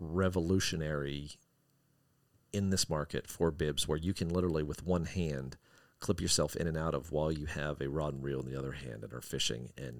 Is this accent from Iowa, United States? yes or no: no; Wyoming, United States; I grew up in Wyoming, and I remember as a kid always having those, you know, my mom sending me out to play in the snow, right?